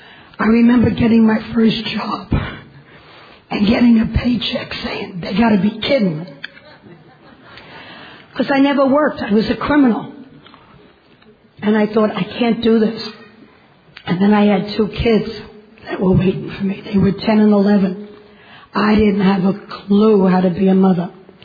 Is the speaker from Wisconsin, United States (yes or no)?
no; Hawaii, United States; with laryngitis, and I'm an addict from Hawaii.